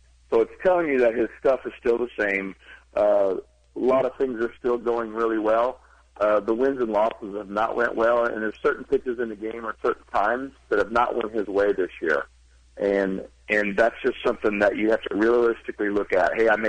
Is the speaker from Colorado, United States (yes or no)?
no; Evansville, Indiana, United States; I got an RBI league back in Evansville in my hometown that we're starting